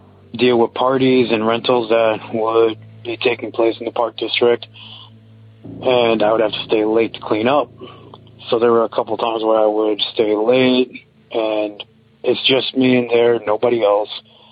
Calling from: Chicago, Illinois, United States; I'm calling from Chicago, Illinois.

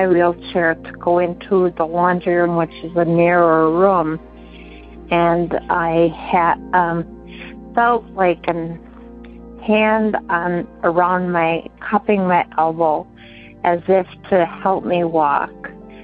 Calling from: Appleton, Wisconsin, United States

